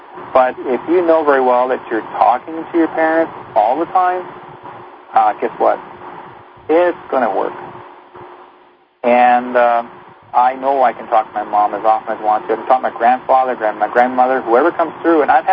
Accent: Brandon, Manitoba, Canada; born there; I was born in Brandon, yeah.

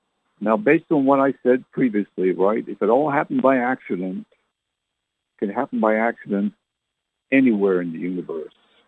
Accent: Canada; now in United States; I was born and raised in Canada.

